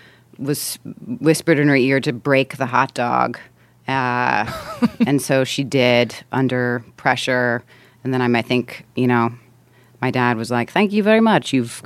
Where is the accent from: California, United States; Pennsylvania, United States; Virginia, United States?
Pennsylvania, United States; Lansdale; also born or lived in Boston, United States; I grew up in Pennsylvania mostly. I had a little bit of my childhood in Boston, but for the most part, I had the whole shebang in Pennsylvania, in a town called Lansdale, which is like 45 minutes northeast of Philadelphia.